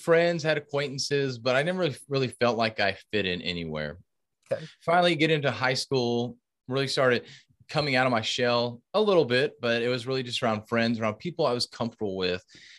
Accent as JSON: {"language": "English", "town": "Hockley", "region": "Texas", "country": "United States", "tie": "born or raised there", "said": "Man, so I grew up in the Hockley, Texas area, which is just northwest, about an hour or so outside of the Houston, Texas area. So native Texan."}